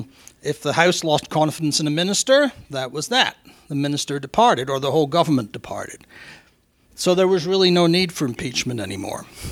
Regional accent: Scotland, United Kingdom; I'm Scottish, but I don't believe the Scots had impeachment.

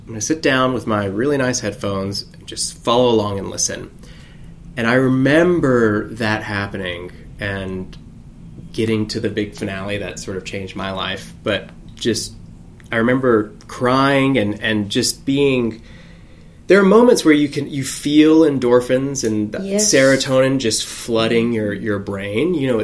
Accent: Alabama, United States; And I grew up in Alabama, and you know, I went to a high school of, it was 90.

